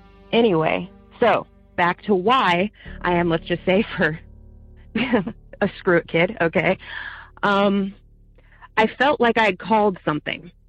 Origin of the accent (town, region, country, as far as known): Maryland, United States